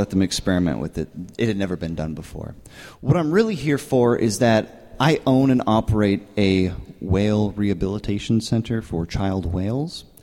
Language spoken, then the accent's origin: English; Minneapolis, Minnesota, United States; Minneapolis, Minnesota.